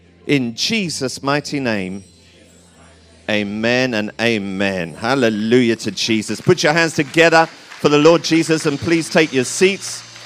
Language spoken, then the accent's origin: English; Tottenham, London, United Kingdom; And growing up in Tottenham, you know, there were certain guys